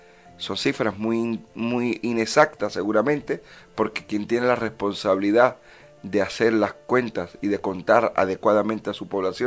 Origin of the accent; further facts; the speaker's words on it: Cuba; soy muy cubano